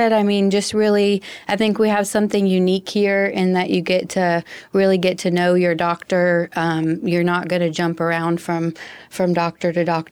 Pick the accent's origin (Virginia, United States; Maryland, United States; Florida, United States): Virginia, United States; also born or lived in Texas; Yeah, I'm from Virginia. I was born in Texas, but raised in Virginia my whole life. And then I went to medical school and undergrad in Virginia.